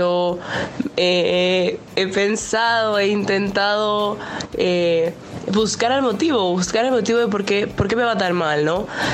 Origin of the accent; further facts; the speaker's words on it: Venezuela; now in Chicago, United States; le hablo desde Chicago. Soy una mujer venezolana